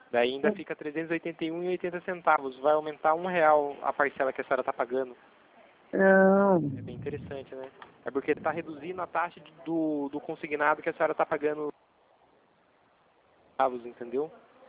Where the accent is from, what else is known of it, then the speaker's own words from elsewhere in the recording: Itatiba, São Paulo, Brazil; eu sou daqui de Itatiba também, de São Paulo.